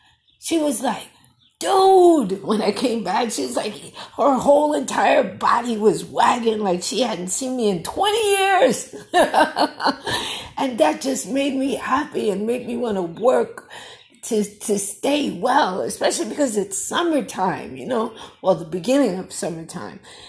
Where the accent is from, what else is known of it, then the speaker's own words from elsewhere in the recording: Jamaica; which is so messed up because I'm like Jamaican and I love my spicy curry.